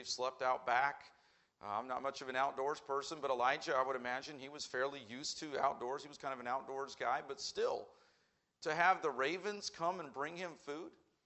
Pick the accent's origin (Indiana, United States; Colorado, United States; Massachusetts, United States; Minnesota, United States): Indiana, United States; Indianapolis; I know I'm from Indianapolis, big city.